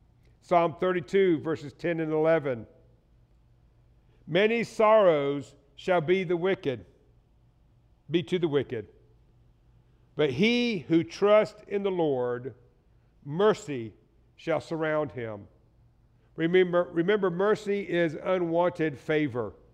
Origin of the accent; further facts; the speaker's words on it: the South, United States; I grew up in the South, lived up here, had never seen the desert.